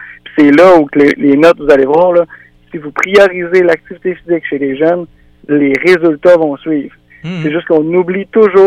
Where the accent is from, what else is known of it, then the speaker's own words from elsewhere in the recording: Rivière-du-Loup, Quebec, Canada; je viens de Rivière-du-Loup. J'allais à l'école Jolie au centre-ville à Rivière-du-Loup.